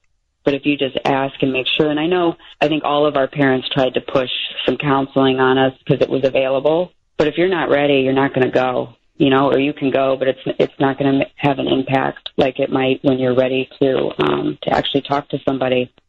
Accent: Littleton, United States; You know, where are you from? Even sometimes what high school did you go to? And I knew early on that as soon as I said Littleton, you know, they kind of look at you cross-eyed, like, how do I know that city?

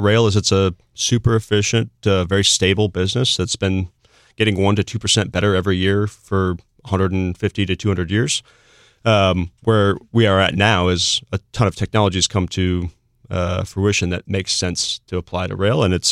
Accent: Ohio, United States; a longtime friend of mine, Alex Pfeiffer, who I grew up with in Ohio

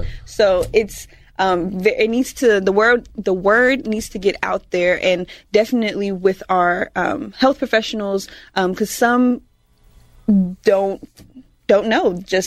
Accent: Georgia, United States; born there; back in the day, I was born in Georgia. So when I was born in 1991, they already added sickle cell in the newborn screenings.

